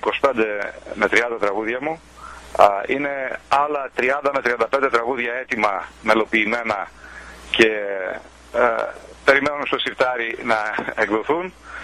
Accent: Lamia, Central Greece, Greece; Είμαι από τη Λαμία.

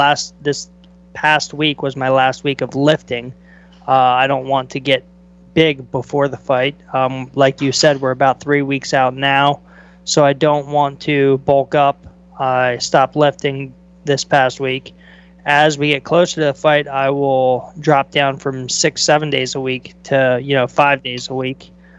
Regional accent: Pennsylvania, United States; also born or lived in San Jose, United States; But I was actually born in California. I was born in San Jose, and then we moved when I think I was 4 years old. We moved to Pennsylvania. So I mean, since I was 4 years old, I've been in this area.

